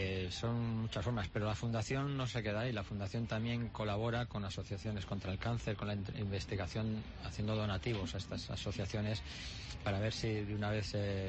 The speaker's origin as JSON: {"language": "Spanish", "town": "Bilbao", "region": "Basque Country", "country": "Spain", "said": "Yo yo vengo de Bilbao."}